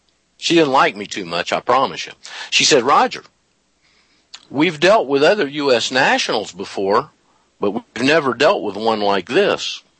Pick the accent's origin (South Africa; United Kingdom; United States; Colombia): United States; Panama City, Florida; the property records of Bay County, Florida, Panama City, my hometown, back in 1992 on December 31st.